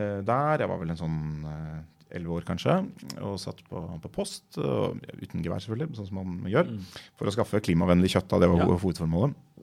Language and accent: Norwegian; Oslo, Norway; Selv vokst opp I et velstående hjem, uten at jeg opplevde det da. Vi vokste opp på Ullern I en leilighet